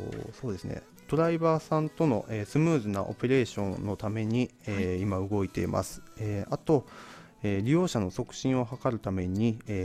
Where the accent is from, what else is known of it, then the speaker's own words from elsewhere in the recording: Kyotango, Kyoto, Japan; 出身は、京都府、の京丹後市の、丹後町っていう、まさしく今サービスがスタートしている地域が出身です。